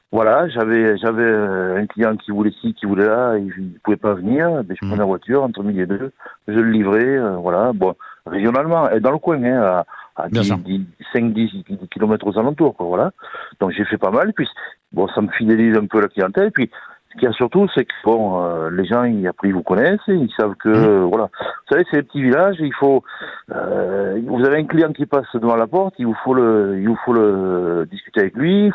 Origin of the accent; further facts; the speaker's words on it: Laroquebrou, Auvergne-Rhône-Alpes, France; Moi, on est issu du Cantal, nous. Donc, on est issu d'un petit village de 1000 habitants, la Roquebrou, ça s'appelle.